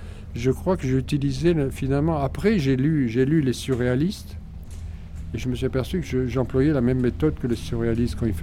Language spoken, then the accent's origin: French; Tunisia; quand j'étais gosse, je suis né en Tunisie et je vivais en Tunisie à côté de la mer.